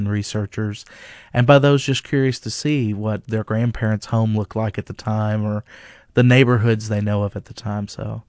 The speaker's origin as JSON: {"language": "English", "region": "Kentucky", "country": "United States", "said": "Well, actually, I am from West Kentucky, pretty close to Owensboro, and we had our own memories of the flood of 37."}